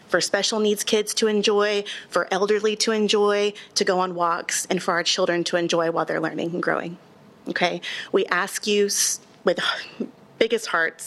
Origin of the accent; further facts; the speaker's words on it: Waco, Texas, United States; I was actually born and raised in Waco and attended Woodway Elementary School myself.